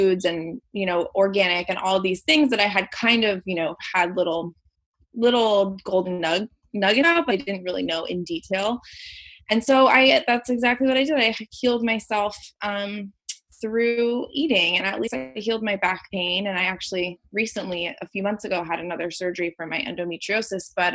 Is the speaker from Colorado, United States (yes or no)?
yes; Colorado, United States; So I grew up in Colorado, about, let's say, like 20 minutes east of Boulder.